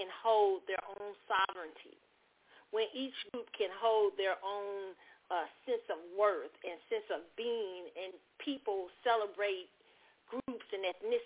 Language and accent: English; Kansas City, Missouri, United States; I grew up in the Midwest in Kansas City.